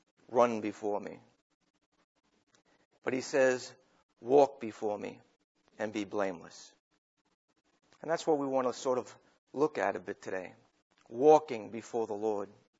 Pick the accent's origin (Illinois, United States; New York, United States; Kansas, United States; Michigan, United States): New York, United States; Long Island; Now, I came from New York on Long Island. We were about 0 feet above sea level